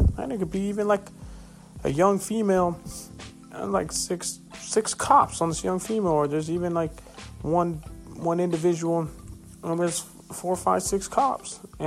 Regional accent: California, United States; You know, I came from Northern California in the Monterey Bay area, then now I'm back in Orange County, California.

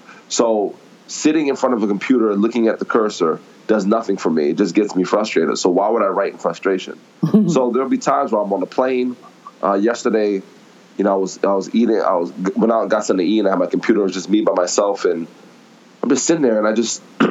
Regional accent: New Jersey, United States; I'm from New Jersey, but yet I've seen you 3 times, 4 times already

